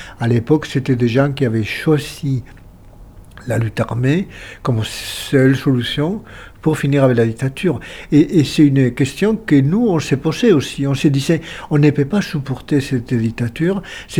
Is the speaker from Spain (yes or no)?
yes; Santiago de Compostela, Galicia, Spain; Ah, oui, mais moi j'étais de Saint-Jacques